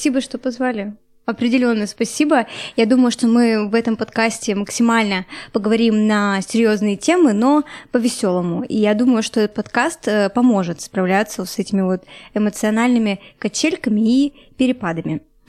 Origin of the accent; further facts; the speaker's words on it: Nizhny Tagil, Sverdlovsk Oblast, Russia; now in Yekaterinburg, Russia; Вообще, родом я из Нижнего Тагила, это небольшой город рядом с Екатеринбургом, и сюда я переехала, чтобы начать учиться.